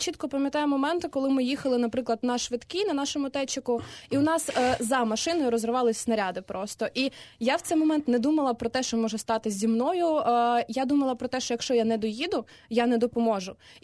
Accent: Kryvyi Rih, Dnipropetrovsk Oblast, Ukraine; Я взагалі з Кривого Рогу, це Дніпропетровська область, таке.

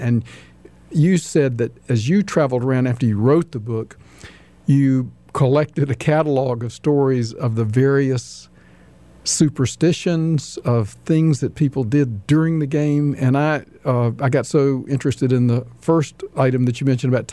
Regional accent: Davidson, North Carolina, United States; Growing up in Davidson, at Davidson College, particularly, right.

